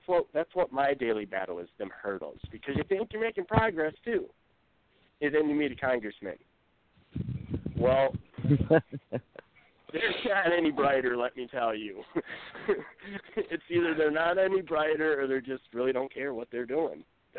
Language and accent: English; Grand Rapids, Michigan, United States; They hit all them dispensaries in 1 week in Grand Rapids, my hometown.